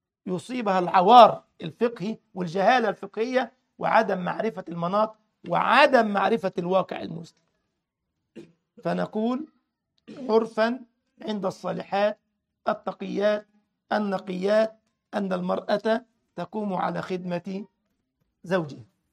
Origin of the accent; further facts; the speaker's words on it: Egypt; عندنا في مصر دلع، مش عارف عندكم انتوا أسامة بتقول في المغرب اسمه ايه